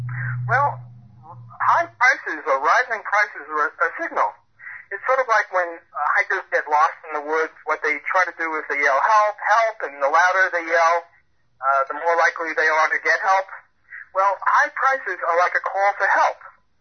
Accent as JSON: {"language": "English", "town": "New Orleans", "region": "Louisiana", "country": "United States", "said": "I'm from New Orleans. I'm a professor at Loyola University in New Orleans."}